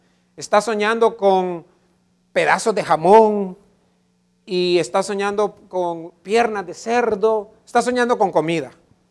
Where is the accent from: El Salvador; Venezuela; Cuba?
El Salvador; San Salvador; Es que yo crecí en San Salvador.